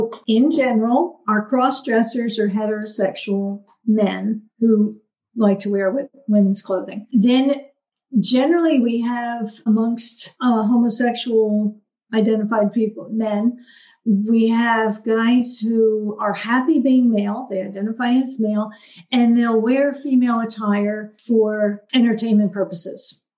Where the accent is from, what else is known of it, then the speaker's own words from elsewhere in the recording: Northeast, United States; I'm white. I'm from the Northeast.